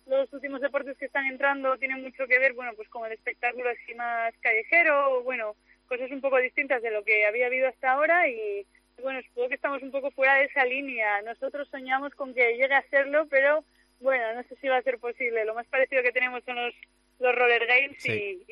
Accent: Asturias, Spain; yo en particular siendo asturiana

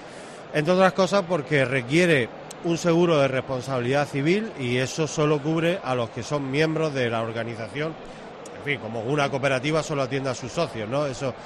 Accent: San Isidro, Andalusia, Spain; yo soy mijareño de San Isidro y por lo tanto esta feria para nosotros, para mí, pues tiene una connotación muy especial.

